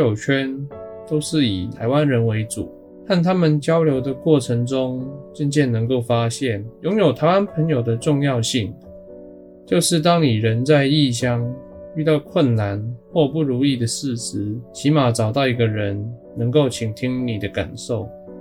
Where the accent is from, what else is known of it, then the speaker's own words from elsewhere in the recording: Hong Kong; Chinese is a second language; 直到那一刻起，他们才知道我是一个香港人